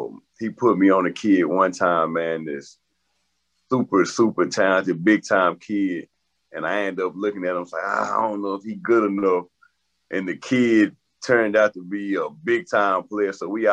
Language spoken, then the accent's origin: English; Little Rock, Arkansas, United States; But, you know, me, I'm from Arkansas, I'm from Little Rock, so, you know, I'm going to tackle the state hard when it comes to their recruiting. I love my state, I love my city